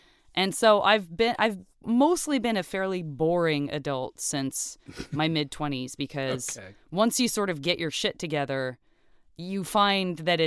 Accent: Tucson, Arizona, United States; I grew up in Tucson, Arizona. I graduated from high school when I was 17 and went as far away from heat while still staying in the state of Arizona

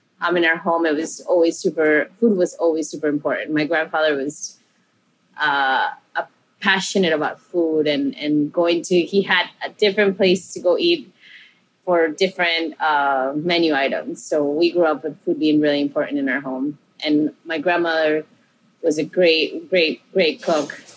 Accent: Chiclayo, Lambayeque, Peru; moved away; I grew up in Chiclayo, Peru, which is a northern coastal town. And I grew up with my brother and I grew up with our grandparents. And we were there till 2000

